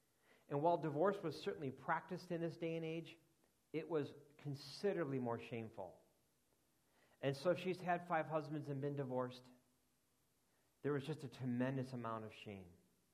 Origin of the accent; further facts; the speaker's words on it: Chicago, Illinois, United States; Somehow in the conversation, it came out that I was from Chicago.